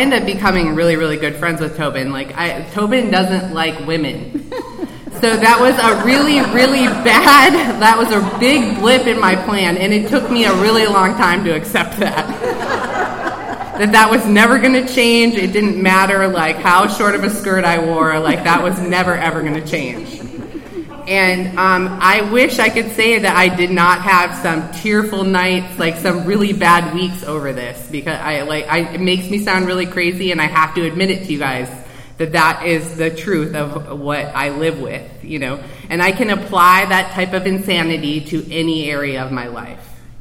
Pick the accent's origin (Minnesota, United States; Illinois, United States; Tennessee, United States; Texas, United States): Minnesota, United States; I was, I grew up in Minnesota, and I was a jock